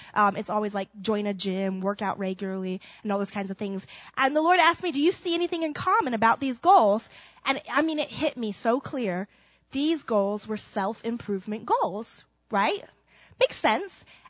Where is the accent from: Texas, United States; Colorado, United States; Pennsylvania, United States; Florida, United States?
Florida, United States; we're from Florida. It's warm outside in Florida.